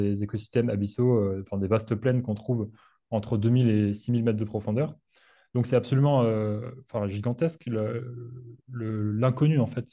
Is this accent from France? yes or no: yes; Occitanie, France; moi, j'ai grandi dans le Lot, qui est un département en plein dans la campagne française, très très loin de l'océan.